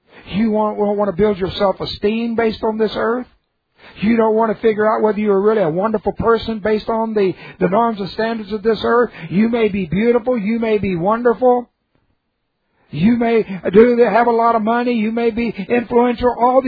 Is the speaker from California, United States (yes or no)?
yes; Hollywood, California, United States; born there; now in Texas, United States; I was born in Hollywood, California. I don't like that. I'd rather have been born here, Texas.